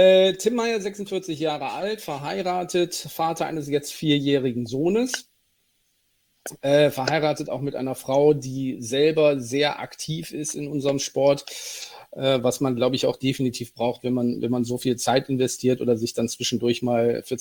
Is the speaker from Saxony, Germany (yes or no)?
no; Cologne, North Rhine-Westphalia, Germany; born there; Ich bin gebürtiger Kölner.